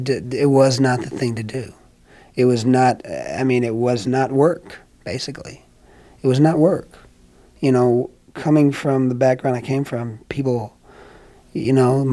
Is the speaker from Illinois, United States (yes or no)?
yes; Chicago, Illinois, United States; And by the time I moved to Chicago, it was just me and my my mom and my five sisters. So we grew up on the Nelson Algren's neighborhood, as a matter of fact.